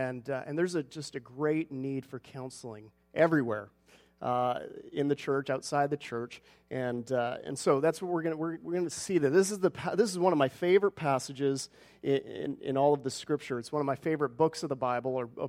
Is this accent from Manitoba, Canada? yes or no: no; Tsawwassen, British Columbia, Canada; moved away as an adult; now in United States; I grew up in Tawasin, and I graduated from Northwest Baptist College out in Langley, near Trinity Western University, and in 2000 moved to the U.S.